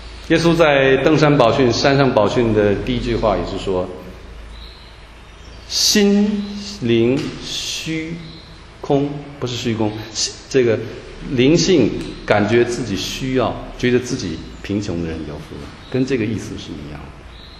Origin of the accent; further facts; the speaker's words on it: Taiwan; 我们台湾人很高兴